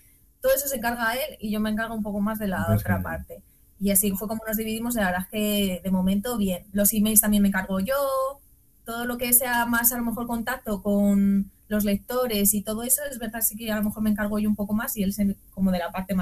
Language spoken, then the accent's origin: Spanish; Madrid, Community of Madrid, Spain; A nosotros, por ejemplo, una gran ciudad, somos de Madrid, y una gran ciudad, no nos sentíamos cómodos ya aquí